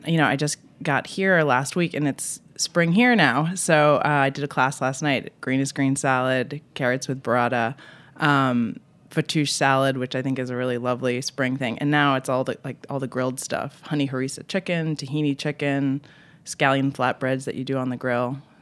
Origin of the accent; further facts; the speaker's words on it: Vermont, United States; moved away as an adult; also born or lived in Boston, Massachusetts; now in California, United States; I grew up in Vermont and I lived in Boston for about 5 years after college and then moved to California about 15 years ago. So it's funny, I still think of myself very much as a New Englander.